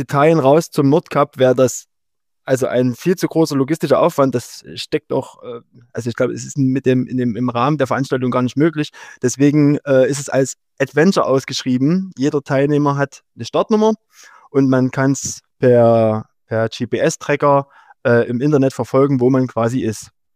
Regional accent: Rochlitz, Saxony, Germany; habe ich gesehen, dass das genau durch meinen Heimatort Rochlitz geht.

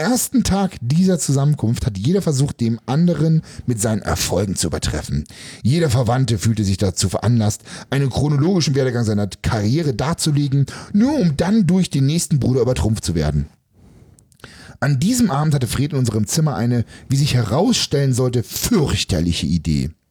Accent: East Germany, Germany; ich bin ja anders erzogen worden, Tim. Ich bin ja quasi ja in der DDR groß geworden.

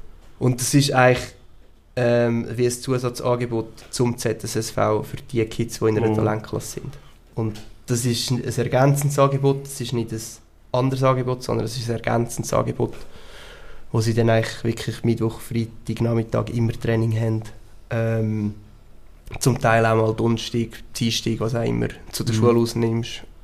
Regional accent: Central Switzerland, Switzerland; ja und es ist halt mit viel Aufwand verbunden bei uns in der Zentralschweiz. Wir sind viele umeinander fahren.

